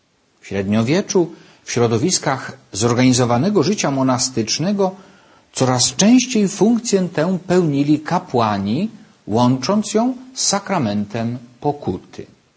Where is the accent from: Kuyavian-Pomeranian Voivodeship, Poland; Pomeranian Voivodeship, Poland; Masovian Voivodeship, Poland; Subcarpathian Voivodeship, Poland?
Subcarpathian Voivodeship, Poland; Wielowieś; w parafii Wielowieś pod Tarnobrzegiem w diecezji sandomierskiej, skąd pochodzę.